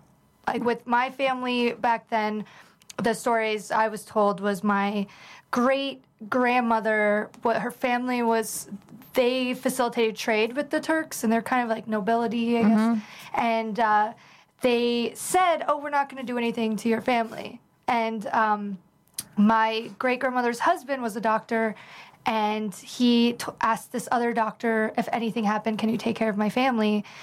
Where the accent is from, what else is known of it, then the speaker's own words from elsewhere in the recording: Florida, United States; I'm from South Florida, so...